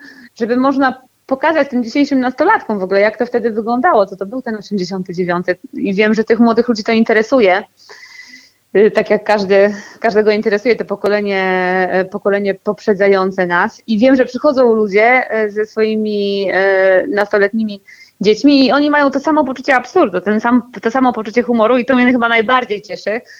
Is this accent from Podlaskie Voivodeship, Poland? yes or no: no; Wrocław, Lower Silesian Voivodeship, Poland; Ja jestem z Wrocławia